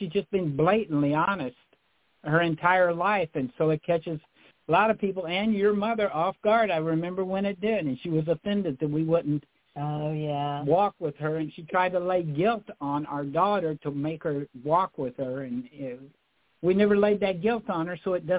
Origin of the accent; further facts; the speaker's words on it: Kentucky, United States; I was raised in Western Kentucky. I incarnated to Western Kentucky.